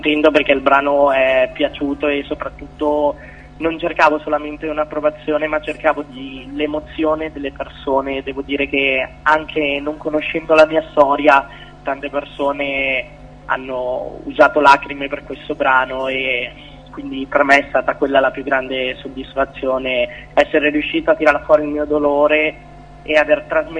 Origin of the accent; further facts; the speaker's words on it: Modena, Emilia-Romagna, Italy; è un ragazzo molto giovane di Modena, perché vengo da Modena.